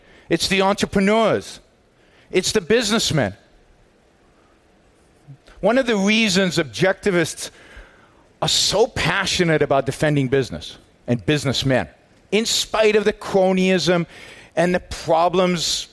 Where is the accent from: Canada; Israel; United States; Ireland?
Israel; I grew up in Israel, and my father was in the reserves